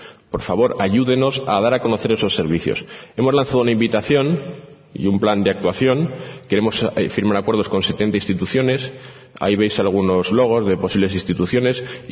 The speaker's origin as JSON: {"language": "Spanish", "town": "Soria", "region": "Castile and León", "country": "Spain", "said": "porque yo soy de Soria, siempre pongo pueblos de Soria."}